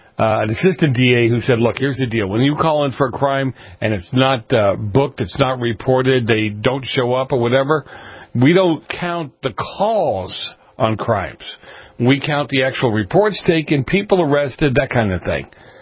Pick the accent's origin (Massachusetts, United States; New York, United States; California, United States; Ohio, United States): Massachusetts, United States; Boston; At some point in time in the area that I grew up in Boston, you're right.